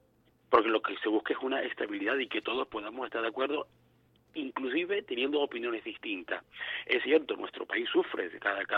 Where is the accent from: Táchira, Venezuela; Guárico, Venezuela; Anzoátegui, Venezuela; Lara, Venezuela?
Guárico, Venezuela; Calabozo; now in Caracas, Venezuela; Allá tengo mi familia en mi pueblo, en Calabozo, del estado Guárico.